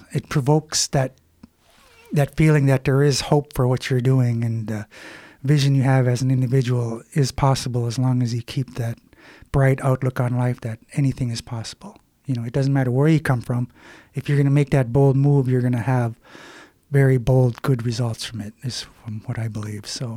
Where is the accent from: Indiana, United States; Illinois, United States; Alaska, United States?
Alaska, United States; Bethel; because I'm originally from Bethel.